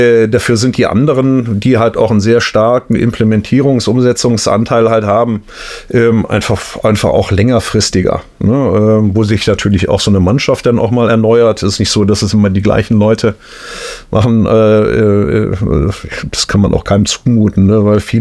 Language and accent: German; Aachen, North Rhine-Westphalia, Germany; Also ich bin Aachener. Ja, so. Okay, und ich bin irgendwann zum Studium hier hin und hier geblieben. und das ist jetzt halt meine Heimat hier.